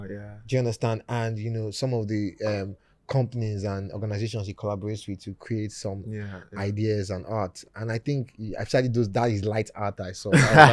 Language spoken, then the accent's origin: English; Nigeria; If we cannot support ourselves as Nigerian artists or as Black artists, nobody else is going to support us.